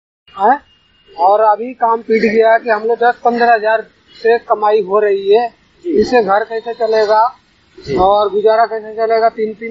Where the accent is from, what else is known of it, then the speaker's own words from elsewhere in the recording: Bihar, India; now in Aya Nagar, India; वैसे मैं बिहार का रहने वाला हूँ